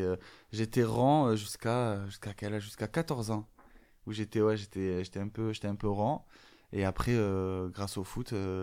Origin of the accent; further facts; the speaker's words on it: Marseille, Provence-Alpes-Côte d'Azur, France; on est marseillais